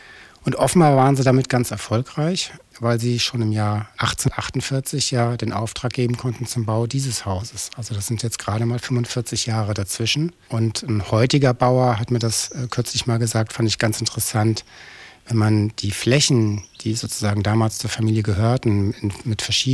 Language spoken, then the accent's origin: German; Munich, Bavaria, Germany; Obwohl ich immer meine Heimat in München gesehen habe und die auch heute noch sehe